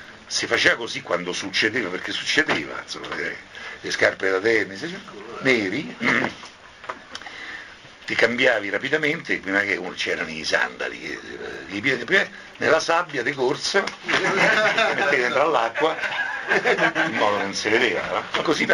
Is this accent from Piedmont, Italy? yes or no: no; Rome, Lazio, Italy; born there; io sono nato a Roma, via Giulia. Però mio padre era di Portinari. Venuto a Roma prestissimo, era di Portiano, via Amelia.